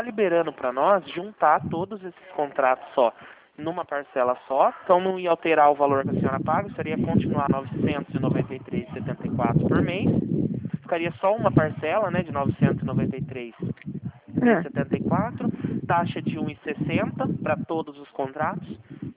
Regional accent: Itapira, São Paulo, Brazil; Itapira, atendo aqui em Mogimirim.

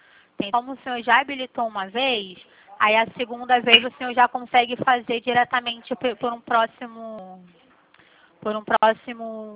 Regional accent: Rio de Janeiro, Brazil; accent: carioca; Eu sou carioca, deu pra perceber?

